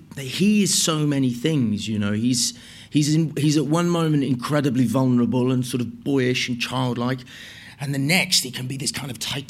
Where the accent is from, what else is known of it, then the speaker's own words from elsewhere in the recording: Wales, United Kingdom; I mean, I was raised in Wales, so it's part of the culture.